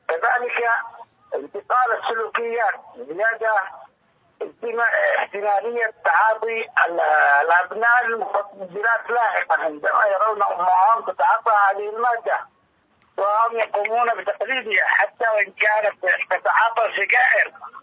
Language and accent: Arabic; Yemen; ولكن عندنا في اليمن تذكر هذه المضاعفة قد تؤدي إلى الوفاة